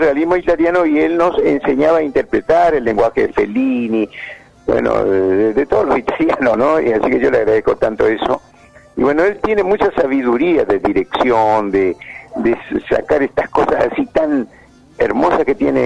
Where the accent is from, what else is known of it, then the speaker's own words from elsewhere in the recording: Rosario, Santa Fe, Argentina; yo le dije que me entreguen en Rosario, porque yo soy un producto de Rosario.